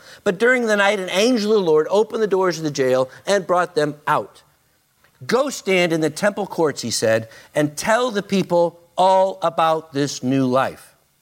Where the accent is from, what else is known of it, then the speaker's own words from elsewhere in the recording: El Paso, Texas, United States; Not the fact I was born in El Paso, Texas. I'm a Texan and an American.